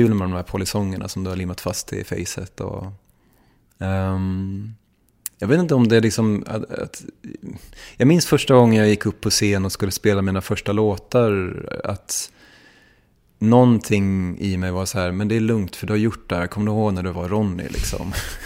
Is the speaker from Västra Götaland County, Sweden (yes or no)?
yes; Gothenburg, Västra Götaland County, Sweden; att jag växte upp ute i Hammarkullen utanför Göteborg